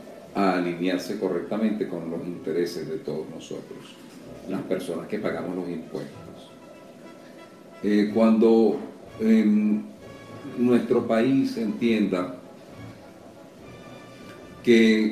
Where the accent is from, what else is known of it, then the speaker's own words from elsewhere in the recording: Venezuela; Creo que tenemos que revisar nuestra conciencia como venezolanos.